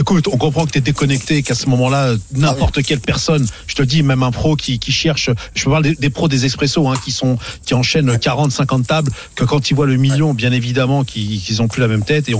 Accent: Saintes-Maries-de-la-Mer, Provence-Alpes-Côte d'Azur, France; Je suis des Saintes-Maries de la Mer, tu vois.

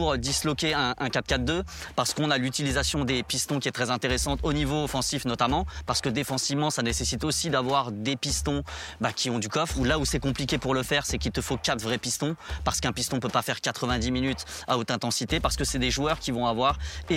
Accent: Spain; Je suis espagnol

